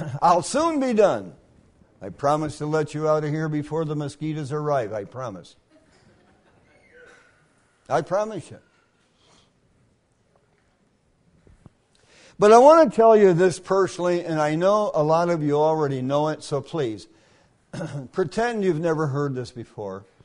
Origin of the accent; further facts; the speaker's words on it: New York, United States; I was born in the Adirondacks, okay? And believe it or not, I was born on Whiteface Mountain. I was born on Whiteface Mountain. The house I was born in is still there. I was born in one house and we moved next door.